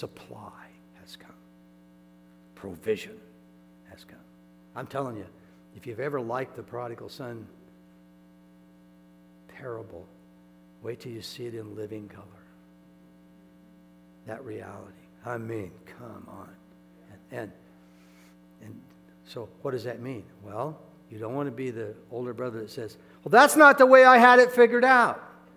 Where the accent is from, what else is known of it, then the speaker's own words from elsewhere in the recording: Iowa, United States; I grew up in Iowa. I understand harvest a little bit.